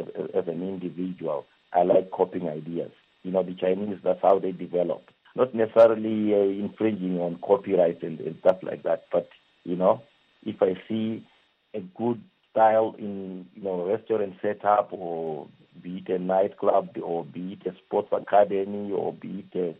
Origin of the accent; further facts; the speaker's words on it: Chitungwiza, Harare, Zimbabwe; also born or lived in Bulawayo; born in Bulawayo Mpilo Hospital, did my primary school in Bulawayo Masuku, then moved to Chitungwiza, where I completed my primary before doing my secondary education till 1982 at Sengeza High School.